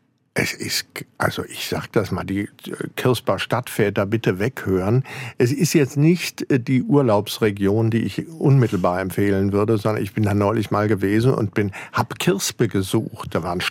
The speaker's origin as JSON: {"language": "German", "town": "Frankfurt", "region": "Hesse", "country": "Germany", "tie": "born or raised there", "said": "Meine Kindheit verlief in Frankfurt."}